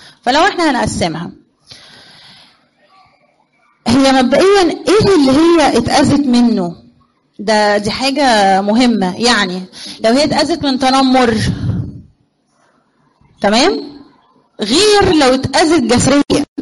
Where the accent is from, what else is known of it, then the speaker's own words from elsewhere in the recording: Egypt; بصوا يا جماعه احنا السواقه عندنا في مصر صعبه قوي صراحه.